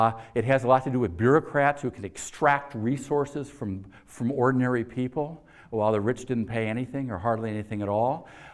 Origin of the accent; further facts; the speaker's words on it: Portland, Oregon, United States; I came from Portland, Oregon. I don't know if anyone came from Portland, Oregon, but that's where I'm from.